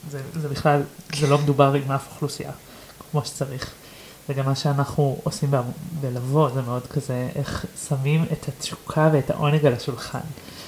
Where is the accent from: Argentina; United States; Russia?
Argentina; אני גם ארגנטינאית.